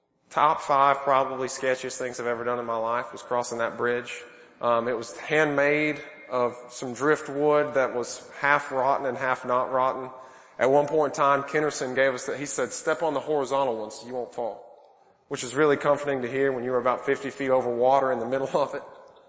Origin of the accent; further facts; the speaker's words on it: United States; now in Philippines; And part of it, yeah, is because we're American. They don't see many pale-faced, red-beard guys walking around in the Philippines.